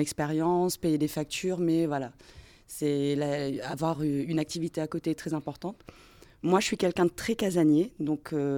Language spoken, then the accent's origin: French; Réunion, France; Je suis française, mais native de La Réunion. Donc, comme je disais, j'ai la particularité d'être domienne.